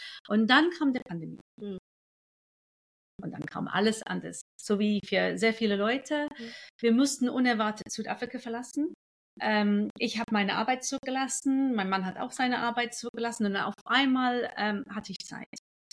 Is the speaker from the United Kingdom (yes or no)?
yes; England, United Kingdom; German is a second language; now in Germany; Ich bin geborene Engländerin, inzwischen Deutsch, also nach Brexit bin ich Deutsch geworden. Ich wohne auch in Deutschland jetzt.